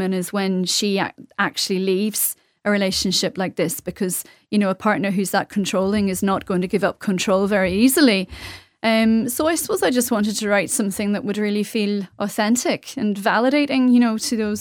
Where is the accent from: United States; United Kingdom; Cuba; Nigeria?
United Kingdom; Sheffield, Yorkshire and the Humber; moved away as an adult; now in Ireland; we grew up in Sheffield, but like a lot of Irish people abroad, I suppose they always kind of wanted to move home.